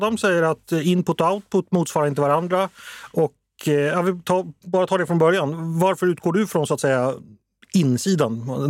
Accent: Sweden; born there; jag är född i Sverige 1977.

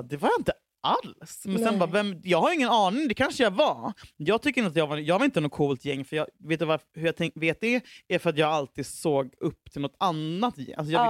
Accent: Huddinge, Stockholm County, Sweden; Alltså kanske inte jag såg som det bara för att jag var från Huddinge.

